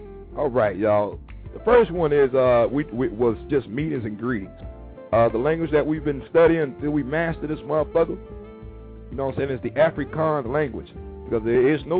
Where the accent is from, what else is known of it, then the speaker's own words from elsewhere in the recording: Tampa, Florida, United States; I'm from the South, I'm 813 Tampa Bay, Florida